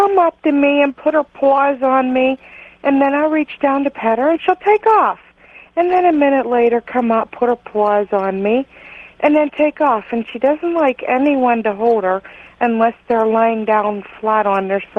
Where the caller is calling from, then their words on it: Altoona, Pennsylvania, United States; Altoona, Pennsylvania.